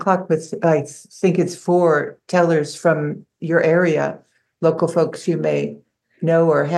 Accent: Pennsylvania, United States; And so I come from Pennsylvania, and Willie came from San Francisco, to be here in Maine.

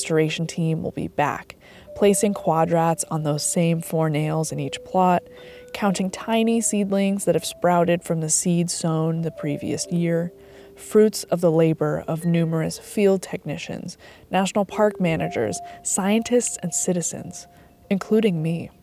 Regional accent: Maine, United States; I grew up in Down East Maine and spent much of my childhood outside in nature, out in the woods behind my house, on cobble granite beaches and hiking trails in Acadia.

